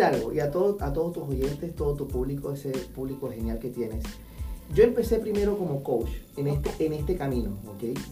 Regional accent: Panama; born there; Yo me siento del mundo. Yo nací en Panamá porque me tocó nacer ahí.

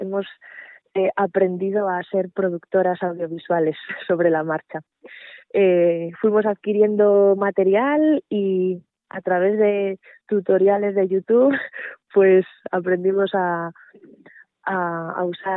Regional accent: Segovia, Castile and León, Spain; Y al final pues terminé enfocándome en Segovia porque es mi tierra.

